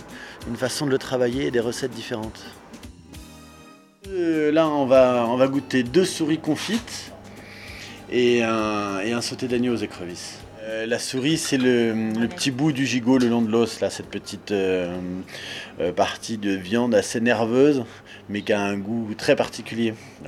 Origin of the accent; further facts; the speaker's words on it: Lyon, Auvergne-Rhône-Alpes, France; Donc j'ai grandi à Lyon.